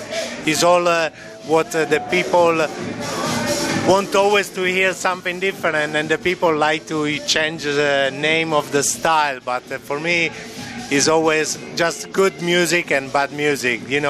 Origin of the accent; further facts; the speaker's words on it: Turin, Piedmont, Italy; English is a second language; I was in my hometown in Turin and I played for the University, and was like a free party in my hometown